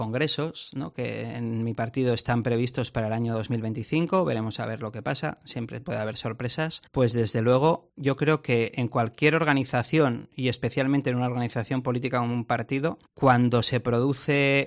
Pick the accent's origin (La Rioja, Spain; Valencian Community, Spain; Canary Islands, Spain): La Rioja, Spain; Todos somos riojanos, yo creo que además aquí somos pocos y nos conocemos bastante